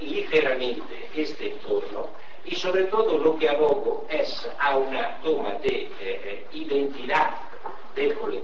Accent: Italy; Spanish is a second language; Yo que soy italiano

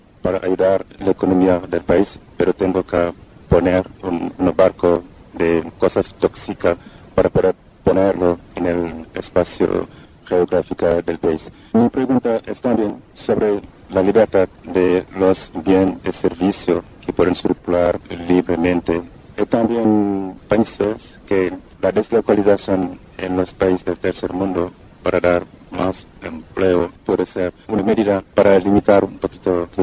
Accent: Senegal; Spanish is a second language; porque yo soy de Senegal, me acuerdo que había un caso en Senegal

